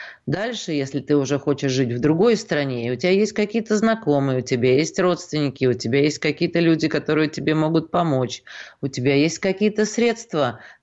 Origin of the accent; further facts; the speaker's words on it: Moscow, Russia; я вообще из Москвы.